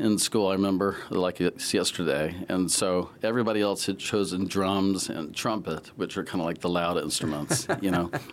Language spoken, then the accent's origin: English; Mississippi, United States; also born or lived in Jackson; You can't tell by looking at me that I'm from the Delta. That's not what comes to mind when you first look at me, that I'm from the Mississippi Delta. But I was born in Jackson. I moved 12 times by the time I was 14.